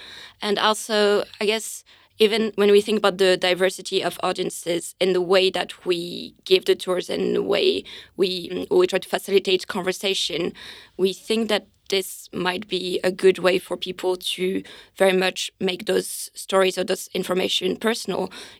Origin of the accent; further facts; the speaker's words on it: France; English is a second language; And you can hear my accent, I'm French.